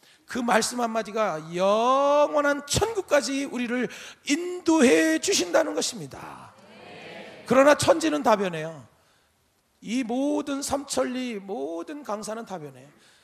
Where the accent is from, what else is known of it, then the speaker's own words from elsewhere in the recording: Gangwon, South Korea; 저는 고향이 강원도 두메 산골, 완전히 시골입니다. 시골 중에서도 아주 정말 그렇게 높은 시골이 없어요. 해발 1100고지에서 태어났으니까 그런 시골이 없어요.